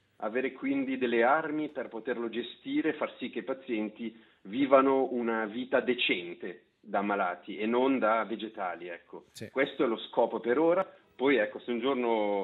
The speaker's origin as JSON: {"language": "Italian", "town": "Lugano", "region": "Ticino", "country": "Switzerland", "tie": "born or raised there", "said": "rimanere in contatto con la mia terra natale. Io sono di Lugano, quindi è l'unico momento dove uno posso sentire l'italiano, due posso restare in contatto con la realtà ticinese"}